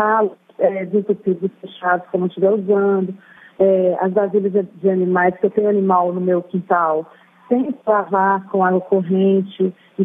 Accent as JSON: {"language": "Portuguese", "town": "Paraopeba", "region": "Minas Gerais", "country": "Brazil", "said": "sou de Paropeba, Minas Gerais."}